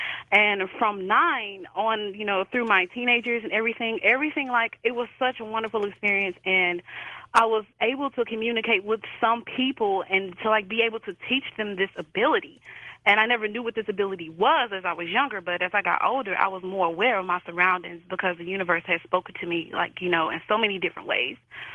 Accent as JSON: {"language": "English", "town": "St. Louis", "region": "Missouri", "country": "United States", "lives_now": "Indianapolis, United States", "said": "I'm calling from Indianapolis. Okay, great. Thanks. Well, I'm originally from St. Louis, for one."}